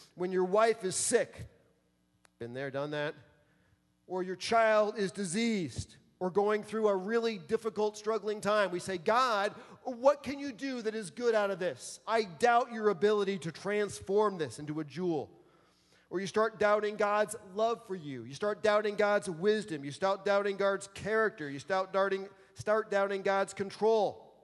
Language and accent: English; East Coast, United States; born or raised there; also born or lived in Lake Michigan; now in Iowa, United States